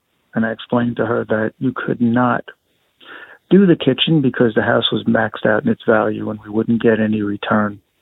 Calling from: Florida, United States; I'm calling from South Florida.

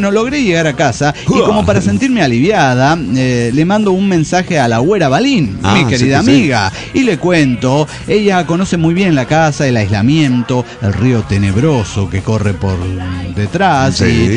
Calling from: Querétaro, Mexico; de Querétaro.

